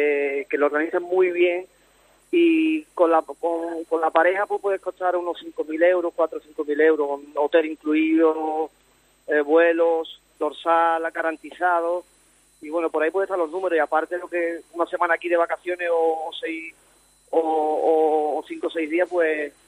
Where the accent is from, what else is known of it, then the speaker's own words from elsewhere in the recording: Trigueros, Andalusia, Spain; De Trigueros, de Huelva.